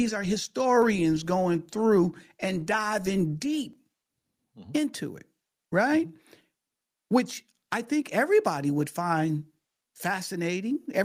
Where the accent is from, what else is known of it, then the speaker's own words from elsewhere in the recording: Detroit, Michigan, United States; as a kid growing up in Detroit, Michigan, you know, you hear about it